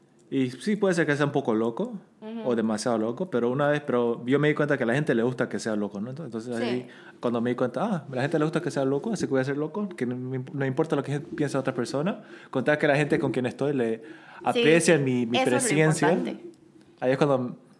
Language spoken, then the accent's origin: Spanish; Bolivia; yo también crecí como una minoridad en Bolivia.